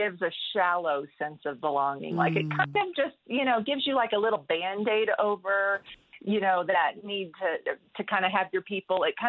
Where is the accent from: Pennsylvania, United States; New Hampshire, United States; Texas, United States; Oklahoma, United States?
Oklahoma, United States; I grew up in the Osage County, Oklahoma, off of a gravel back road